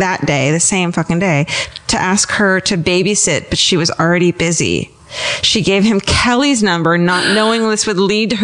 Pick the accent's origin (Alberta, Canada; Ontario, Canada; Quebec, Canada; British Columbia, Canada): Alberta, Canada; My favorite murder is also kind of my hometown murder. I don't get to talk about it ever, as it is a very sensitive topic that involves the murder of a 15-year-old girl. Ugh. I live in a small town in rural Alberta, Canada